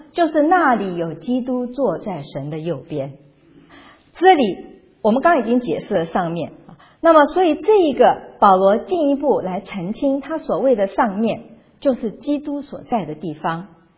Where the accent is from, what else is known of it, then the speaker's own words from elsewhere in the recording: China; 换句话说就是我们中国人所说的大位